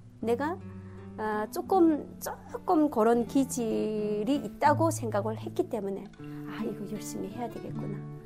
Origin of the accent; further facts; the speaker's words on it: North Korea; now in South Korea; 나는 북한 사람이다.